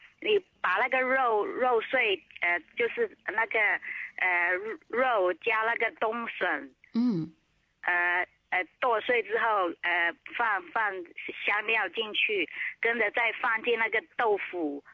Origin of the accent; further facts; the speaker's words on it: Guilin, Guangxi, China; 我家乡是广西桂林。